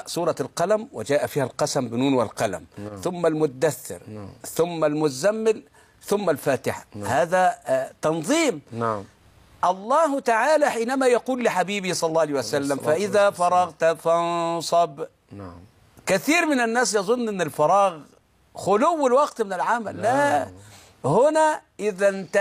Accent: Dakahlia, Egypt; وبدأت الخطابة في قريتي 100 عنطر مركز طلقة تقهلية في 16، وأنا طالب في الثانية الثانوية.

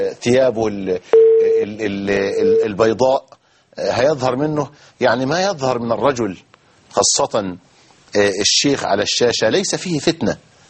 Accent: Egypt; إحنا عندنا في مصر

